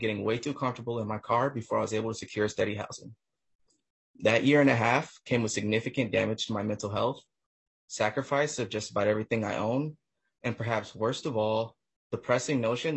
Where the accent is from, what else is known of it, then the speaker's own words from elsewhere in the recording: Saint Paul, Minnesota, United States; I come from Dayton's Bluff. I was poor and hungry, and I know a lot of folks around me were too.